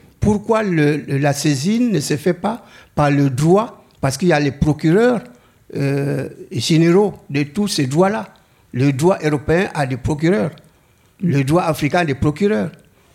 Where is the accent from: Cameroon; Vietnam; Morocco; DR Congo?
DR Congo; Je me présente, je suis du Congo.